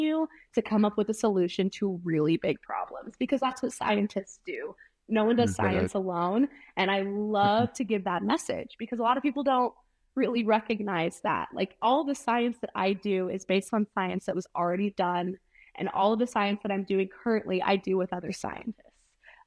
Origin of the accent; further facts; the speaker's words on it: Idaho, United States; seeing that I grew up in Idaho and they're all in Idaho as well